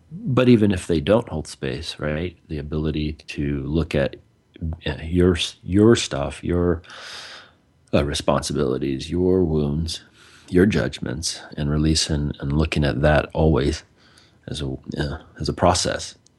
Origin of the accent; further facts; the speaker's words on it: United States; We, you know, born and raised in America, we're Americans, that kind of thing.